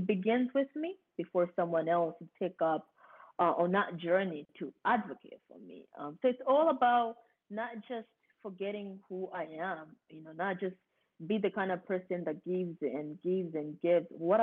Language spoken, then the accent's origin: English; Burundi; moved away; also born or lived in Democratic Republic of the Congo; I was originally born from Democratic Republic of the Congo, but I was raised in Burundi due to war. My family had to escape my original country, which is Congo, and we decided to, and then we went to move to Burundi and live there for many years as refugees.